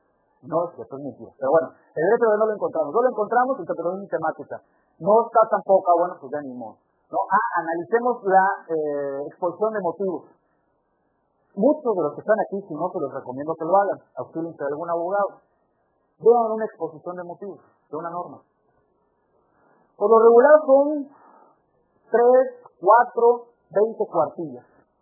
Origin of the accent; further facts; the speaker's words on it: Campeche, Mexico; El mío, yo soy de Campeche, digo, puede ser, igual no.